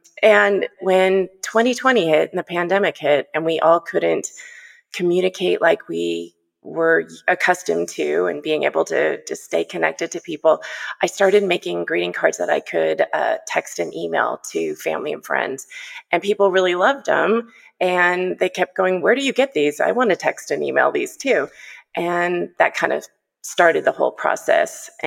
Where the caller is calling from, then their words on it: Los Angeles, California, United States; I'm calling from Los Angeles.